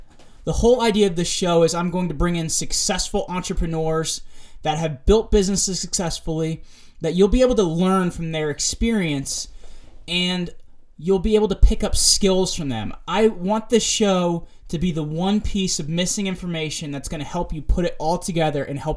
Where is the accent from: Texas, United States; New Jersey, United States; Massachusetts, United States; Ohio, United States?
New Jersey, United States; born there; I am 28 years old, and I was born in New Jersey.